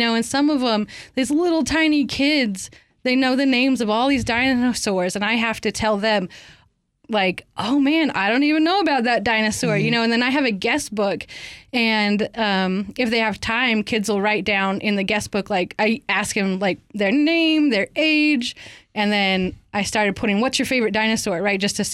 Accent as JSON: {"language": "English", "region": "Idaho", "country": "United States", "said": "you know, I'm from Idaho, but I haven't seen every piece of it. And so this way I get to see just about every little tiny small town."}